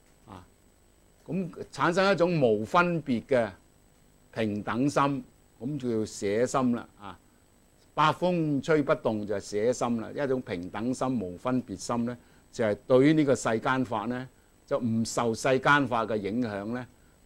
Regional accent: Guangdong, China; accent: Cantonese; 我哋廣東話叫做咩啊？孤寒啊

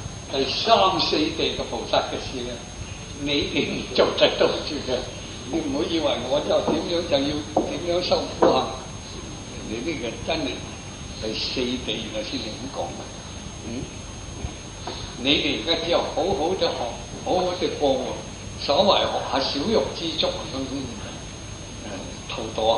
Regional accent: Hong Kong; 我哋香港人哋去重奸坐好靓添，好过好多地方。

